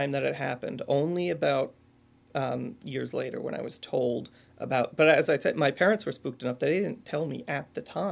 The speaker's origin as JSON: {"language": "English", "town": "Emmaus", "region": "Pennsylvania", "country": "United States", "tie": "born or raised there", "said": "in the house that I grew up in Emmaus, Pennsylvania, there were lots of sounds and things that couldn't be explained."}